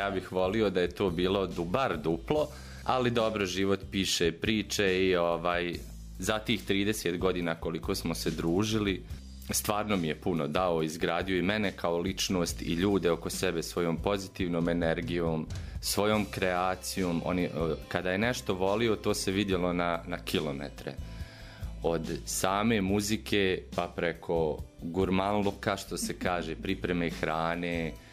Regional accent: Banja Luka, Republika Srpska, Bosnia & Herzegovina; Mi smo njemu rekli iz Banja Luke

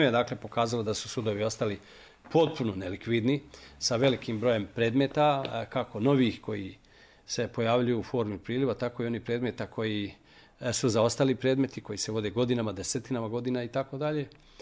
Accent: Republika Srpska, Bosnia & Herzegovina; ako smo mi iz Republike Srpske

